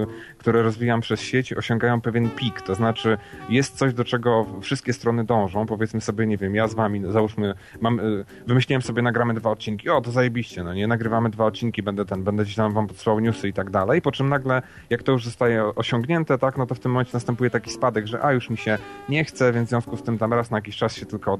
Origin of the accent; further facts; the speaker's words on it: Chełm, Lublin Voivodeship, Poland; zasadniczo jestem z dosyć małego miasta, jestem z Chełma, to jest jakieś 80 km od Lublina.